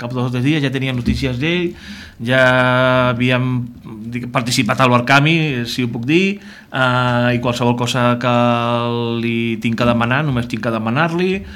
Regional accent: Sabadell, Catalonia, Spain; born there; now in Navàs, Spain; jo sóc nascut a Sabadell, en tinc 42 anys, faré 43 ara, el 2 de juliol. Fa prop de 8 anys que vivim a Navàs.

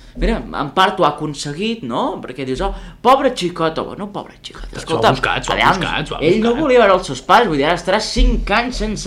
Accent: L'Ametlla, Catalonia, Spain; bueno, jo soc de l'Ametlla.

